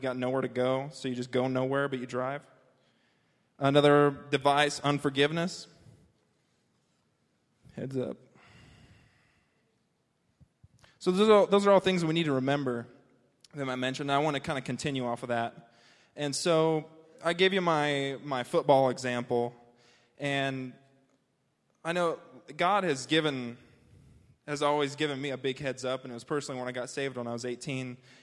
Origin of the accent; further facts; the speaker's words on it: Nebraska, United States; I am from Nebraska.